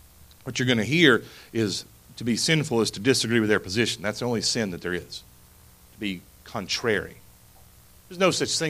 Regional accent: North Carolina, United States; I'm from North Carolina and we don't have a lot of good football.

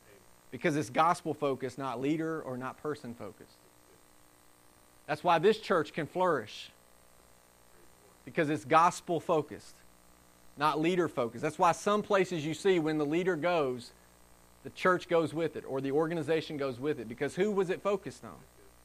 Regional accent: the South, United States; or as I was raised in the South, that's why I'm pro-life?

